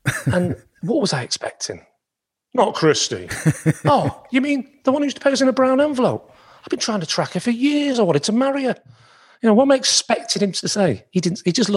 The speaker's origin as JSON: {"language": "English", "town": "Southport", "region": "North West England", "country": "United Kingdom", "tie": "born or raised there", "said": "My hometown is Southport"}